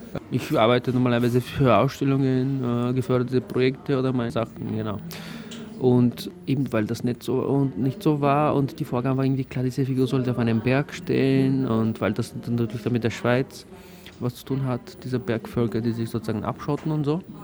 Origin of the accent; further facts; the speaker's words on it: Bulgaria; now in Vienna, Austria; ich komme aus Bulgarien, und aber lebe ich in Wien, ja, zwischen Wien und Sofia